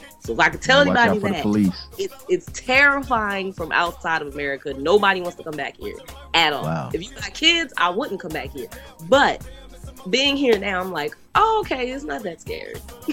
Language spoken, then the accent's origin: English; Harrisburg, Pennsylvania, United States; also born or lived in Japan; I'm from Harrisburg. So, you know, we already 3 mile island proofed. So I was glowing before I got to Japan.